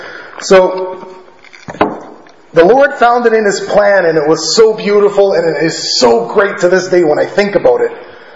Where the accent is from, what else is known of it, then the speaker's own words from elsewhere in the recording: Toronto, Ontario, Canada; Lived my life in, born and raised in Toronto. Lived on the streets. Born, raised up in foster homes.